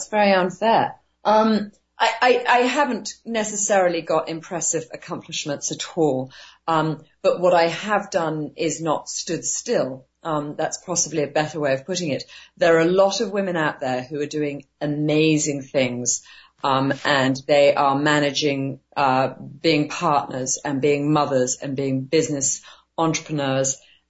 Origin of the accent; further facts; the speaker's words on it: London, United Kingdom; born there; I was born in England, London